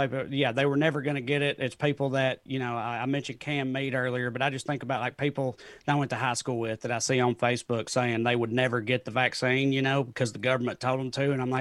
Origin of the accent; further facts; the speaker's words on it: Salina, Tennessee, United States; moved away as an adult; I grew up in Salina, Tennessee, an extremely rural town in Tennessee, like graduated with 60 people